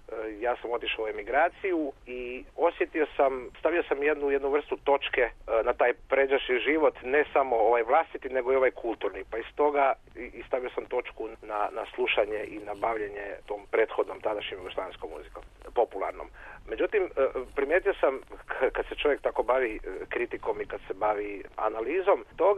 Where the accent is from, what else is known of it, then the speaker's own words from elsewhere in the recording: Croatia; Kod nas u Hrvatskoj tu se dogodilo do apsolutno jednog ograđivanja.